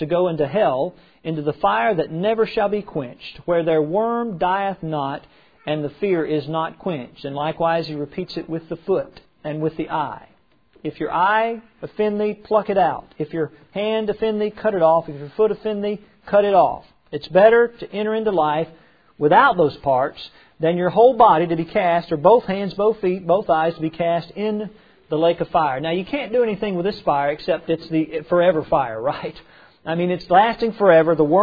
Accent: the South, United States; I grew up in the South and born there and raised there.

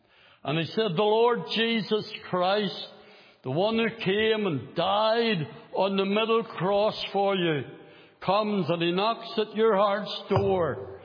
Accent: Belfast, Northern Ireland, United Kingdom; When I was a young believer growing up in Belfast, I got converted when I was 17 years of age.

